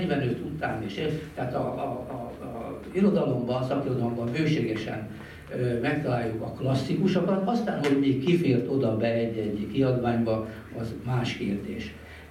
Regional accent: Szigetvár, Baranya, Hungary; born there; Szigetváron születtem, Szegeden jártam egyetemre, és Szexárdon kezdtem tanítani.

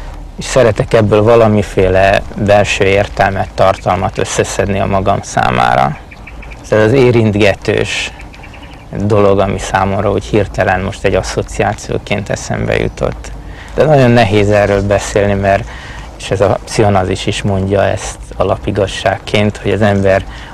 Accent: Pécs, Baranya, Hungary; Édesapám jogász volt, édesanyám pedig a Nemzeti Bankban dolgozott, és itt Pécsen születtem, Pécsen jártam iskolába, körülbelül 10 percre laktunk az iskolától

